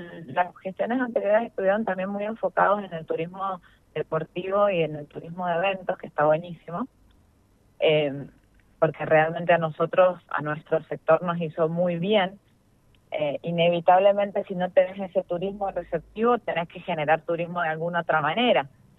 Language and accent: Spanish; San Juan, Argentina; me pregunten de dónde soy, de San Juan.